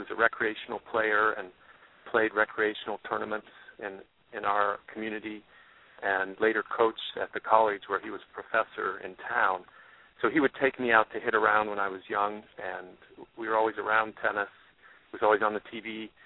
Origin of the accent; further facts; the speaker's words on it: Iowa, United States; now in Arlington, United States; I'm originally from Iowa, grew up in a small town in northwest Iowa, and we have two daughters.